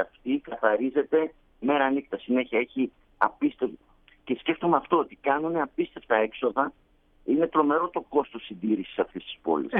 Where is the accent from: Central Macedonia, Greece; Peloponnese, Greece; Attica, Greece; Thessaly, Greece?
Central Macedonia, Greece; Serres; now in Winnipeg, Canada; Δηλαδή, το μείον 15 εδώ είναι σαν το 0 στην πατρίδα μου στα Σέρας.